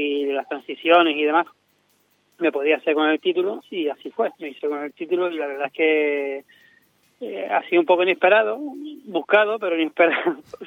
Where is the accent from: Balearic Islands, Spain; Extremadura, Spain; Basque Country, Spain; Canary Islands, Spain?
Canary Islands, Spain; Arinaga; now in Seville, Spain; siempre llevo por bandera mi pueblo, que es Arinaga, y mi playa de Arinaga, que es donde empecé toda esta aventura